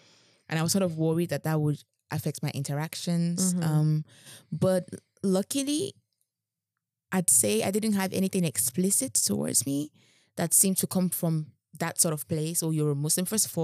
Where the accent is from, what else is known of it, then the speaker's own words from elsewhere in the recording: Nigeria; I'm also Nigerian